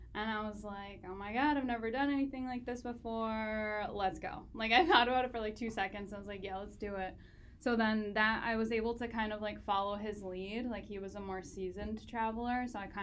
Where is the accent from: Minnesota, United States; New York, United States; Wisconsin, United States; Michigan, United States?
Minnesota, United States; moved away as an adult; also born or lived in Canada; I'm from Minnesota, so I went straight from my high school in Minnesota to Canada, and because I wanted to escape my small town or whatever.